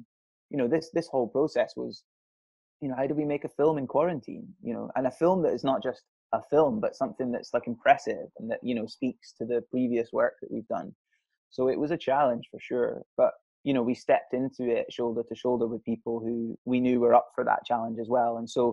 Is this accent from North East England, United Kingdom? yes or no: no; Scotland, United Kingdom; So I grew up in Scotland, and I studied sound production for about a year and a half on the West Coast near Glasgow.